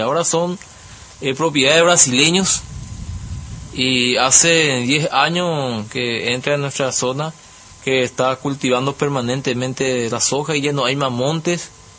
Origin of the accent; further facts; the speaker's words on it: Paraguay; para poder trabajar sanamente y vivir con un ambiente saludable como paraguayo